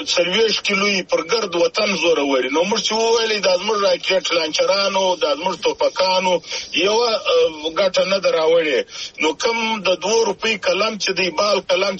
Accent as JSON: {"language": "Pashto", "town": "Zhob", "region": "Balochistan", "country": "Pakistan", "said": "زه د ژوب یم د ژوب"}